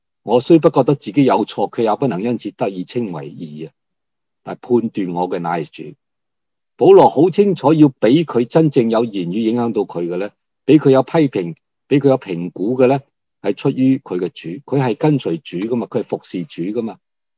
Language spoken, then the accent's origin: Cantonese; Hong Kong; 细个喺香港嘅时候长大咧